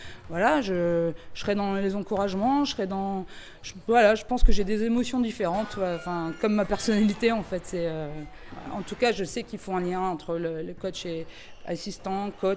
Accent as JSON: {"language": "French", "region": "Hauts-de-France", "country": "France", "tie": "born or raised there", "said": "Moi, je suis issue du Nord-Pas-de-Calais, hein, enfin du Pas-de-Calais, et donc c'est quand j'étais jeune"}